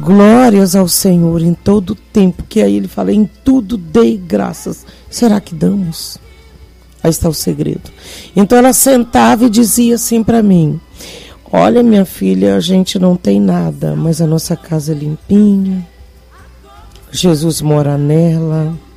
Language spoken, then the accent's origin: Portuguese; Nazaré das Farinhas, Bahia, Brazil; Eu sou de Jerusalém, a cidadezinha pequenininha, Nazaré das Farinhas, dormia em rede.